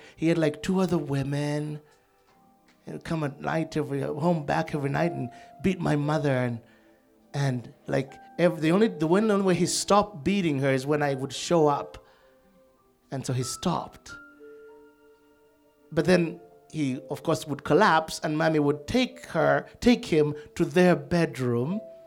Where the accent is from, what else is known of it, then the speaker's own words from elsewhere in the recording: Uganda; I'm from Uganda, Lord. We don't do much. Life expectancy was about 37 and a half.